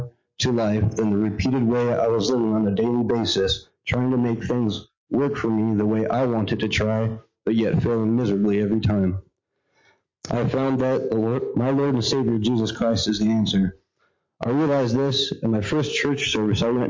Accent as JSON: {"language": "English", "town": "Salem", "region": "Oregon", "country": "United States", "tie": "born or raised there", "said": "I was born and raised in Salem, Oregon."}